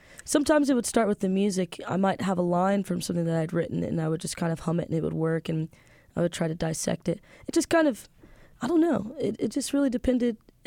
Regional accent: Indianapolis, Indiana, United States; also born or lived in Avon; I grew up on the west side of Indianapolis and then moved to Avon, I think when I was a freshman in high school, and then graduated from there.

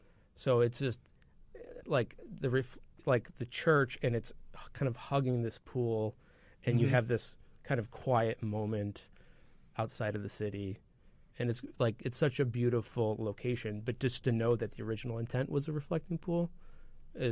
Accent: Oak Lawn, Illinois, United States; moved away as an adult; also born or lived in Scottsburg, Indiana; now in Columbus, United States; I was originally from Oak Lawn, Illinois, just south of Midway Airport in Chicago.

